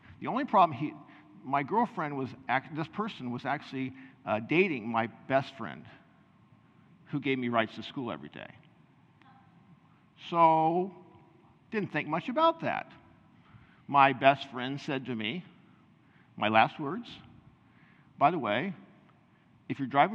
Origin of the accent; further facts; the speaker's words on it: United States; Now, being an American, we don't really understand this, right?